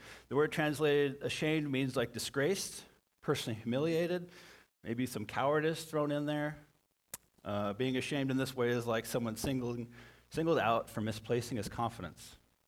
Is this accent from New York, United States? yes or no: no; Red Bluff, California, United States; I was third or fourth grade, maybe 7 or 8 years old. I grew up in Red Bluff.